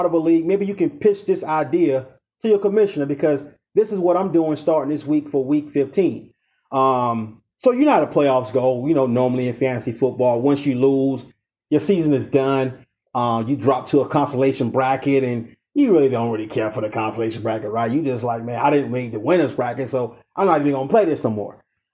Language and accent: English; South Carolina, United States; Like, I named my own South Carolina Bowl. I'm from South Carolina.